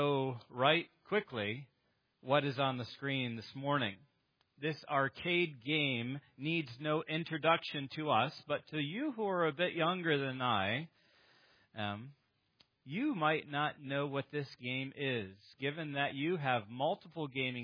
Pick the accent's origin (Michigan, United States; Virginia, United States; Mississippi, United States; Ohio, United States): Michigan, United States; Of course, you guys understand that I hail from Michigan, and I'm a hockey fan.